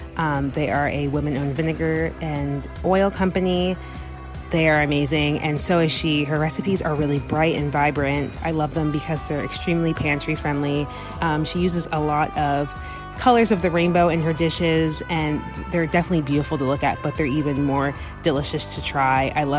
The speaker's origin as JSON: {"language": "English", "town": "Washington", "region": "District of Columbia", "country": "United States", "said": "I'm from Washington, D.C."}